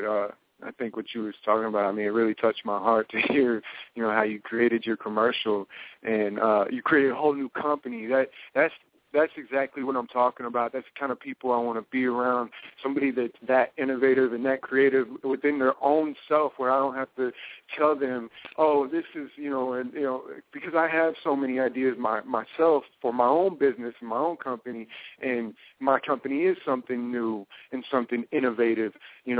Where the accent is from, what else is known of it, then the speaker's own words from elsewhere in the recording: Tampa, Florida, United States; I'm from Tampa, Florida, originally. Lived all over the world.